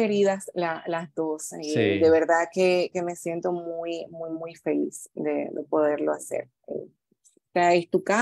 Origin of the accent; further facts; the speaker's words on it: Dominican Republic; cualquier cosa que tenga que ver con mi tierra, la República Dominicana